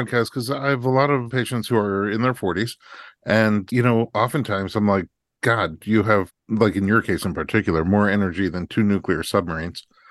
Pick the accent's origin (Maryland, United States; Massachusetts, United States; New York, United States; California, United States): New York, United States; Staten Island; I was right over the bridge in Staten Island.